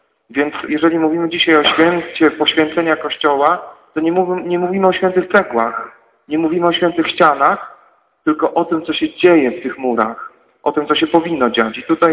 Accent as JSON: {"language": "Polish", "region": "Subcarpathian Voivodeship", "country": "Poland", "said": "Ja pochodzę akurat z Podkarpacia"}